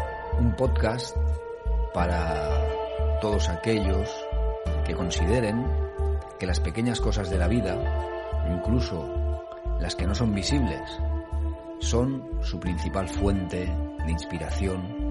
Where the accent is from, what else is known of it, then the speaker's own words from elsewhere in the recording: Barcelona, Catalonia, Spain; born there; he regresado a Barcelona, a mi ciudad natal